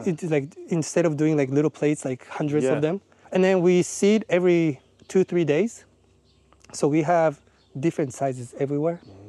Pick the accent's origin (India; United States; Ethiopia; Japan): Japan; Hiroshima; English is a second language; And then they hear like, I'm from Hiroshima and I'm organic farmer.